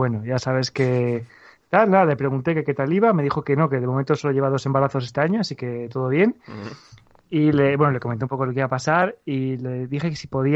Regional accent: Spain; soy español, pero hablo como si fuera de Miami

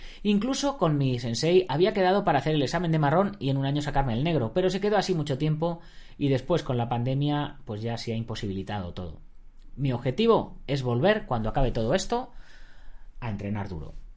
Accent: Barcelona, Catalonia, Spain; born there; now in Lleida, Spain; Pues nací en Barcelona, he vivido los últimos 14 años en Lleida

